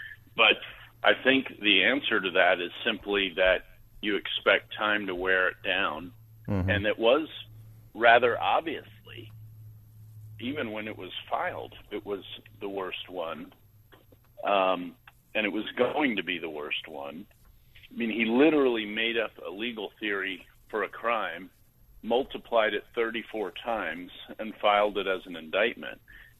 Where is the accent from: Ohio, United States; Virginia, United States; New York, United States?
Virginia, United States; So Arizona, for example, Pennsylvania, my home state of Virginia